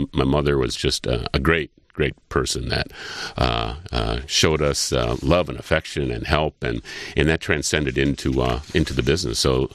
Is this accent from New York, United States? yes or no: no; Frankenmuth, Michigan, United States; I was brought up right in Frankenmuth, and spent a lot of time in the restaurant